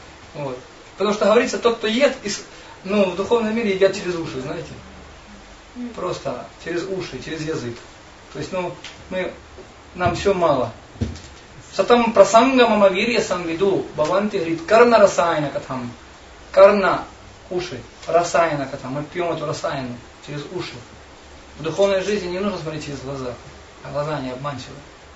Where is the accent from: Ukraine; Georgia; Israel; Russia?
Ukraine; born there; Хотя я родился на Украине, но я ни разу в Запорожье не был.